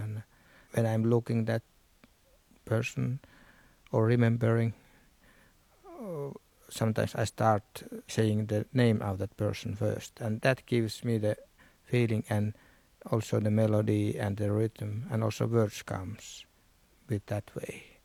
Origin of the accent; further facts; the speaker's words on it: Sápmi, Norway; English is a second language; I'm coming from Samiland, northern part of Scandinavia. And I am a Sami musician, joiker.